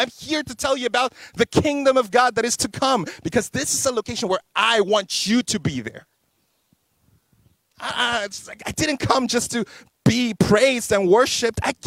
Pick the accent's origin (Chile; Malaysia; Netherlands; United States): Chile; first language Spanish; English is a second language; Y'all know my first language is Spanish? La única palabra que yo puedo decir, el primer idioma que yo aprendí es español y nada más. See, I'm faking my English and Korean. I'm more Chilean than anything else.